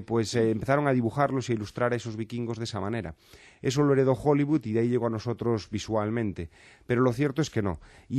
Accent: Galicia, Spain; Además, siendo gallego, que es tierra de nabos

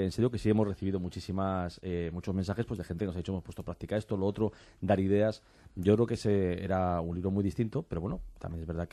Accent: Spain; soy muy español en esto

